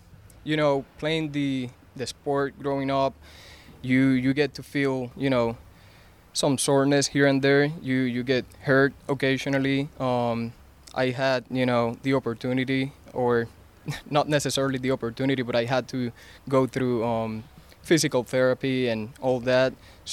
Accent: Puerto Rico; I am from Puerto Rico. That's where I come from.

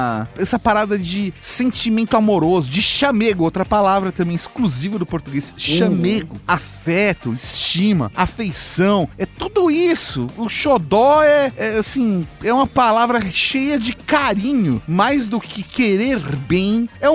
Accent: São Paulo, Brazil; eu sou de São Paulo.

